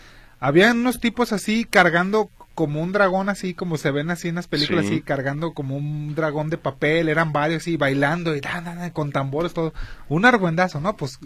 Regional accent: Guadalajara, Jalisco, Mexico; yo soy de Guadalajara.

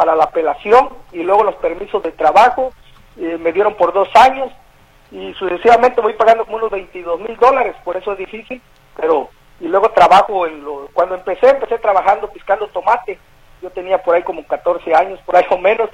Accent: Huixtla, Chiapas, Mexico; now in United States; Yo soy del estado de Chiapas, por Huixla, Chiapas. Yo me vine como en el 2001, y pues yo aquí vine, me casé, pues, pero con una, pues, también de México

